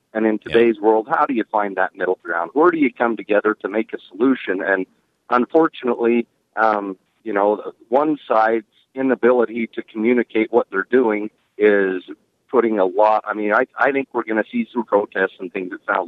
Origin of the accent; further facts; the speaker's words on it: Rexburg, Idaho, United States; I'll be honest with you. I'm from Rexburg, and it seems like that's my circle of influence.